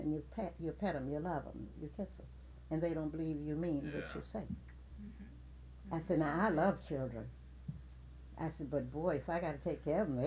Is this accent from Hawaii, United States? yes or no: no; Micanopy, Florida, United States; born there; I was born in Micanopy.